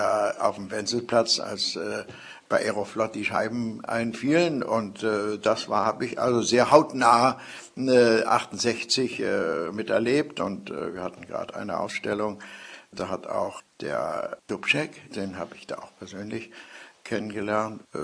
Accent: Hamburg, Germany; So habe ich praktisch die Luft des Ostens mit der Muttermilch auch eingesogen, obwohl ich mich voll als Hamburger fühle. Aber es war doch eine große Bereicherung und die Familie sprach eben auch Russisch.

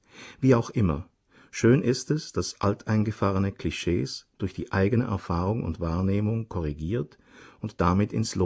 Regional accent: Switzerland; Nun ist es nicht so, dass ich als Schweizer finde, wir seien ein unfreundliches, ungeduldiges, abweisendes, wenig hilfsbereites und verschlossenes Volk.

